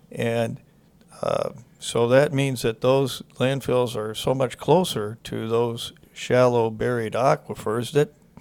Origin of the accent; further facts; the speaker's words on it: Missouri, United States; I grew up in South St. Louis County.